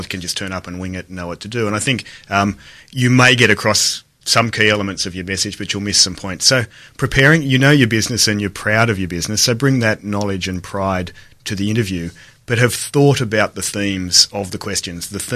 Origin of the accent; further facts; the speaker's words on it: Dubbo, New South Wales, Australia; given that I grew up in Dubbo, and I'm pretty sure that at that point I didn't know anyone who wore a suit or carried a briefcase.